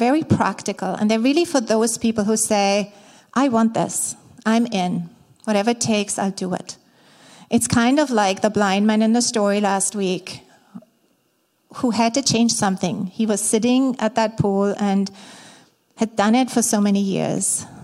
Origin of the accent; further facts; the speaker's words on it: Baden-Württemberg, Germany; So I grew up in Germany, in the south of Germany.